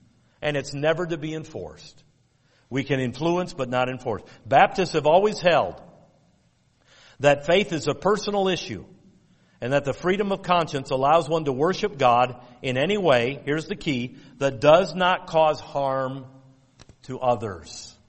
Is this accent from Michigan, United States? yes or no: yes; Detroit, Michigan, United States; I am from Detroit, Michigan.